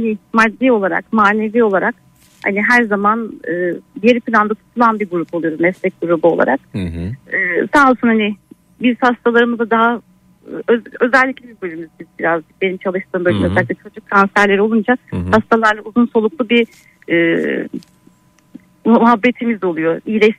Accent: Ankara, Turkey; Ankara'dan.

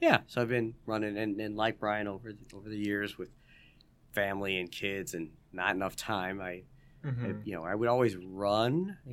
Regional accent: Hanover Park, Illinois, United States; also born or lived in Schaumburg / St. Louis; I grew up in Hanover Park, then Schaumburg.

